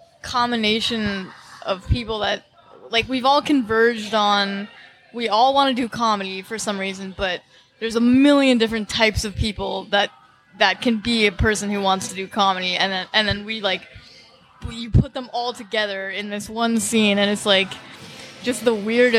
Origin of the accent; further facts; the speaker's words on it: Arroyo Grande, California, United States; now in New York City, United States; Arroyo Grande, California. It's like on the Central Coast. Kind of like a mix between hick town and beach town a little bit.